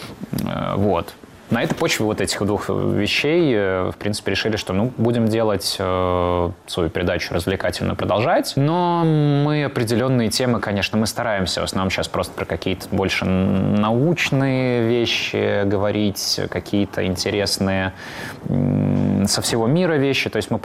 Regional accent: Riga, Latvia; мы все были из Риги, это было очень родное место.

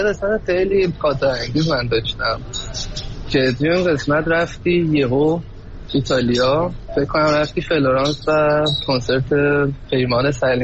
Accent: Tehran, Tehran Province, Iran; now in Germany; من تهران زندگی میکردم. آره من از تهران به اومدم.

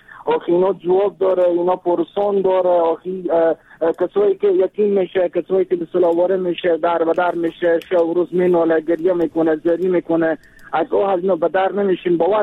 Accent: Afghanistan; ما هم افغانیم

